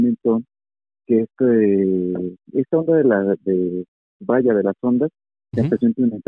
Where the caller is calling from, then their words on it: State of Mexico, Mexico; del Estado de México.